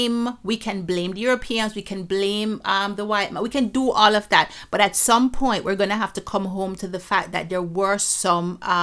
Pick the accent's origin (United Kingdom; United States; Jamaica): Jamaica; because as a Jamaican, if you had asked me this before meeting her, I would be like, no, I consider myself to be an African who just happened to be living in Jamaica because of history.